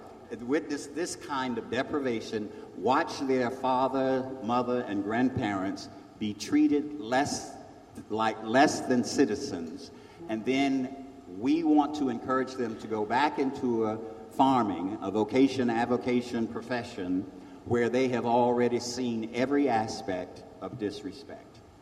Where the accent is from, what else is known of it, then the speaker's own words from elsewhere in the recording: Tillery, North Carolina, United States; In North Carolina, when I tell people I'm from Tillery and they go, where is that?